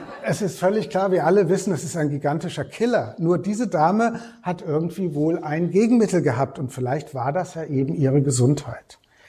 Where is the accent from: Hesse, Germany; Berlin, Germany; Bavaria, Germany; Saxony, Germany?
Hesse, Germany; Frankfurt; Gut, ich bin in Frankfurt aufgewachsen.